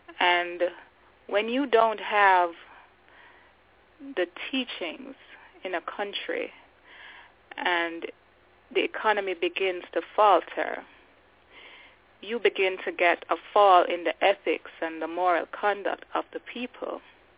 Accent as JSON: {"language": "English", "country": "Jamaica", "said": "I'm from Jamaica."}